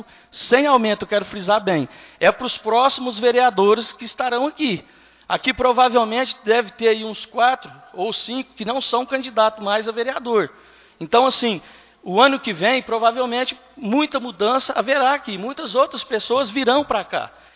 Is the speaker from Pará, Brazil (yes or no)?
no; Limeira do Oeste, Minas Gerais, Brazil; eu fui criado junto aqui em Limeira do Oeste.